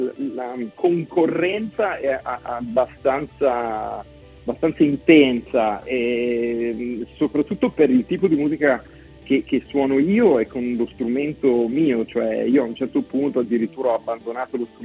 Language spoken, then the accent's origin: Italian; Reggio Emilia, Emilia-Romagna, Italy; visto che sono di Reggio Emilia